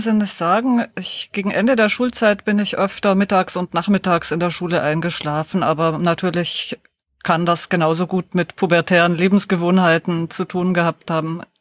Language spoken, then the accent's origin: German; Deggendorf, Bavaria, Germany; Na, in Niederbayern, in Deggendorf.